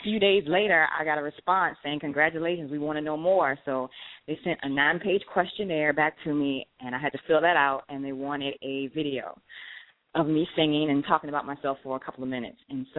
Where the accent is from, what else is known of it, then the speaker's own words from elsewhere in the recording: Farmville, Virginia, United States; I met up with my dad because I'm from Farmville, Virginia, and you know where that is?